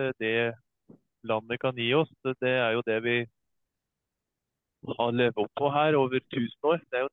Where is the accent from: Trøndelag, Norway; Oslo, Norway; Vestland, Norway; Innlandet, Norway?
Innlandet, Norway; Vingel; jeg kommer jo fra Vingel i Nord-Østerdalen, så det er ikke langt over fjellet til Rennebu der.